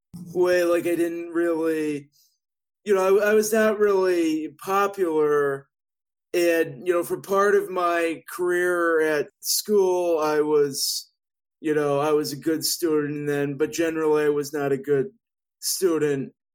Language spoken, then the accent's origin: English; St. Louis, Missouri, United States; also born or lived in Florida; now in Chicago, United States; I grew up in St. Louis. I live in Chicago now.